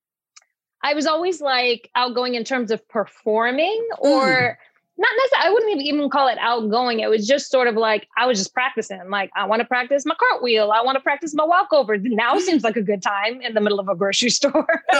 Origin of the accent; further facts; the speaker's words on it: St. Croix, U.S. Virgin Islands; So I started dancing at a really young age. I'm originally from St. Croix in the Virgin Islands.